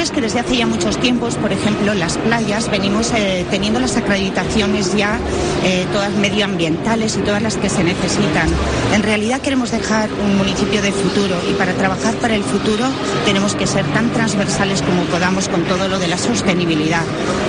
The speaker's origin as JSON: {"language": "Spanish", "town": "Benicàssim", "region": "Valencian Community", "country": "Spain", "tie": "born or raised there", "said": "además de eso es mi pueblo. Entonces, trabajar para tu pueblo te da una satisfacción, de verdad, te llena. Y yo siempre lo digo, soy muy mala vendedora, pero si te lo crees, es muy fácil venderlo. Y como es tan fácil vender Benicàssim con todo lo que tiene"}